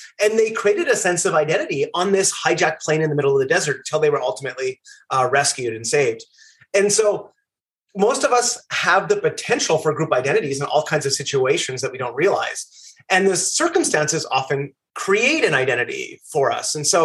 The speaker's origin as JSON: {"language": "English", "country": "Canada", "lives_now": "New York, United States", "said": "I'm also Canadian."}